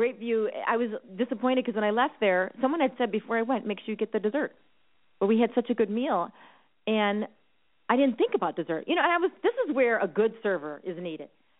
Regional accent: Chicago, Illinois, United States; I'm from the Northwest Side, too.

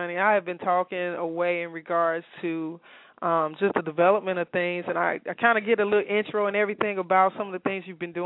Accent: Chicago, Illinois, United States; I'm from Chicago. Asada and I went to high school together.

